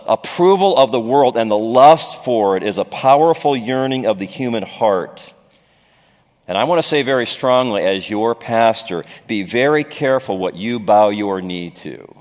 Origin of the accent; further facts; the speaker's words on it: Gary, Indiana, United States; I grew up in Gary in the 60s.